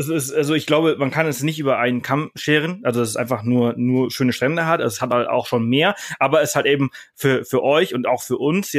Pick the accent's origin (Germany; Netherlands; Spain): Spain; Balearic Islands; ich komme aus Mallorca, ich bin dort aufgewachsen.